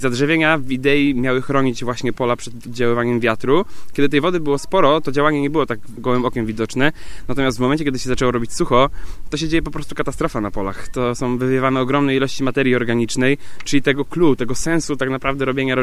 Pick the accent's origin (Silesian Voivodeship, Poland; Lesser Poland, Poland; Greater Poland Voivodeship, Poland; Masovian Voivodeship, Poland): Greater Poland Voivodeship, Poland; Snowidowo; Proszę sobie wyobrazić, że ja w Snowidowie, w miejscowości, w której mieszkam od urodzenia, kuropatwę ostatni raz widziałem 16 lat temu.